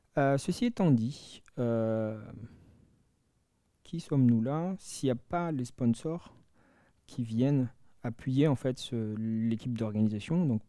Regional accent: Madagascar; moved away; also born or lived in France / England; Je viens de Madagascar, j'ai fait mes études en France et j'ai beaucoup bossé en Angleterre

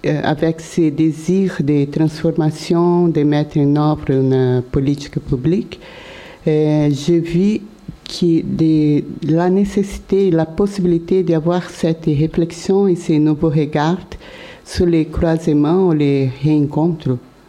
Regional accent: Brazil; French is a second language; Je suis brésilienne et désolée, mais je ne parle pas bien français.

